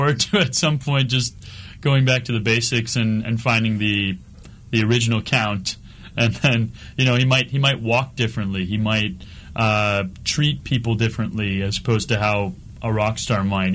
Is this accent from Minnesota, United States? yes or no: yes; Minnesota, United States; I was very fortunate that growing up in Minnesota, we had the choral tradition.